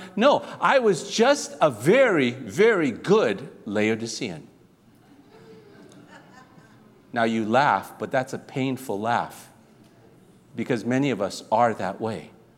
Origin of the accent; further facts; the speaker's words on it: Singapore; born there; I was born in Singapore.